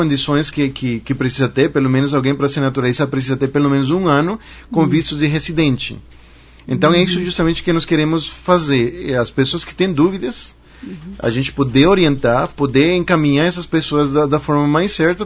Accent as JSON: {"language": "Portuguese", "country": "Venezuela", "second_language": "Portuguese", "lives_now": "Brazil", "said": "nós venezuelanos, eu sou venezuelano, né?"}